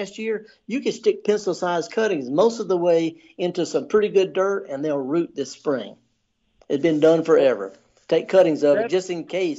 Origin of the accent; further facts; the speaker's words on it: Indianola, United States; I'm from Indianola.